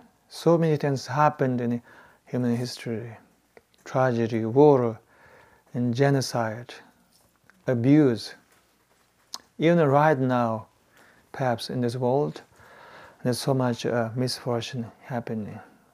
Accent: Tibet, China; I grew up in Tibet and fairly treated quite well, didn't suffer so much physically.

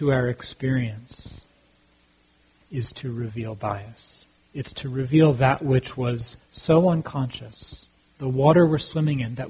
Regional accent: United States; based on how I've been socialized growing up in America.

